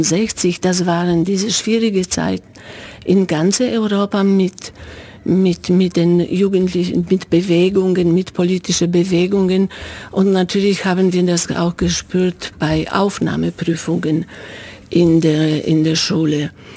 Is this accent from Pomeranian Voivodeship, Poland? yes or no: yes; Pomeranian Voivodeship, Poland; Ich komme aus Polen. Ich bin also am Meer geboren. Das ist jetzt in Dreistadt, Gdynien, Sopot, Danzig. Ich habe in Danzig studiert.